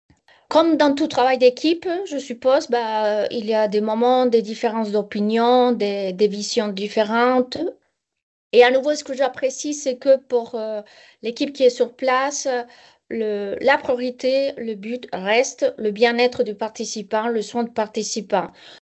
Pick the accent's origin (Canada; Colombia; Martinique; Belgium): Colombia; now in France; Je viens de Colombie, je m'installe en France.